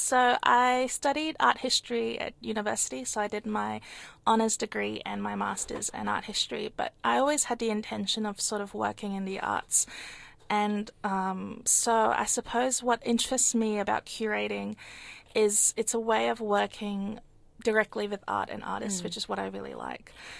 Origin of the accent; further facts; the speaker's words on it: Sydney, New South Wales, Australia; also born or lived in Canberra / London; now in Melbourne, Australia; I grew up in Sydney and then studied in Canberra and London and then moved here.